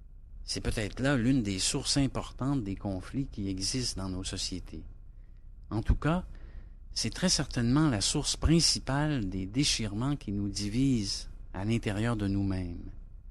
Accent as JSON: {"language": "French", "region": "Quebec", "country": "Canada", "tie": "born there", "said": "Moi, je suis né au Québec au milieu du siècle dernier, juste après la Deuxième Guerre, dans un petit village situé sur la rive nord du Saint-Laurent, à peu près à mi-chemin entre le village de Tadoussac, qui est à l'embouchure du Saguenay, et Baie-Comeau"}